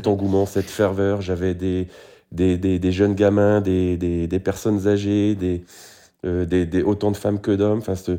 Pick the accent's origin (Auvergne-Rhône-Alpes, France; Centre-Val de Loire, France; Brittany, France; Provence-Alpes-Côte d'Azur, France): Brittany, France; Gourin; je suis originaire, je suis breton, originaire de Gourin, qui est une petite commune en plein centre Bretagne.